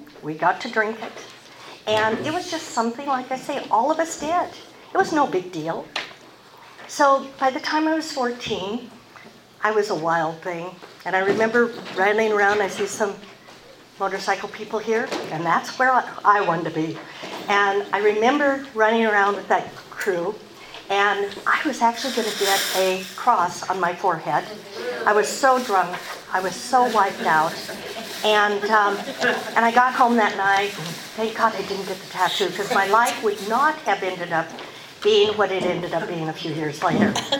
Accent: Lewiston, Idaho, United States; born there; I was born in Lewiston, Idaho in 1942, and my mom and dad were just the most amazing people.

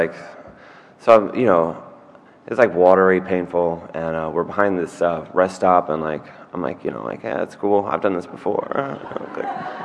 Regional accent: England, United Kingdom; accent: English; now in United States; I grew up in England, right? I moved to the United States. And I had an English accent.

